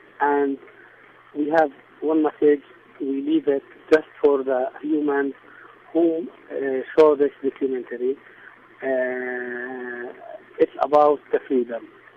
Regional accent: Palestine; English is a second language; I am the one from the Palestinian people who love the peace and want to live with the Israeli people in the peace, but with our land. We cannot leave this land by any way.

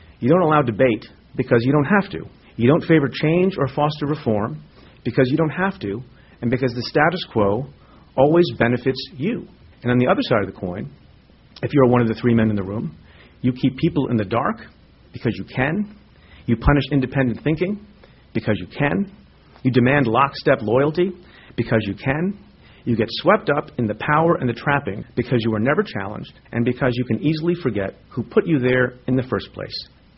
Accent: India; moved away; I'm an immigrant from India, which is overpopulated.

